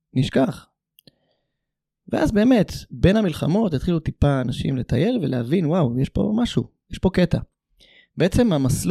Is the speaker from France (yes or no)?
yes; France; אני צרפתי במקור.